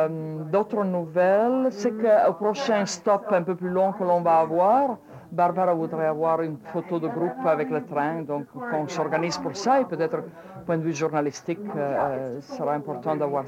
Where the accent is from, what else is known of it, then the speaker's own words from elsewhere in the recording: Canada; je suis du Canada